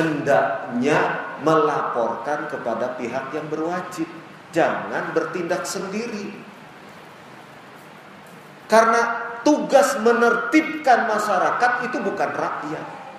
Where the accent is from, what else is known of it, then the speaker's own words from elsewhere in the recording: Surakarta, Central Java, Indonesia; saya kan berasal dari Solo ini bapak-bapak, Solo Jawa Tengah.